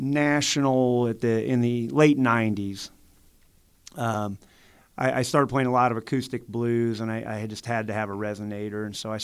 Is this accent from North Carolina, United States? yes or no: no; Mattoon, Illinois, United States; No, I'm from Illinois, more southern part of Illinois. I grew up in a town called Mattoon, and I live 10 miles away now in Charleston, Illinois.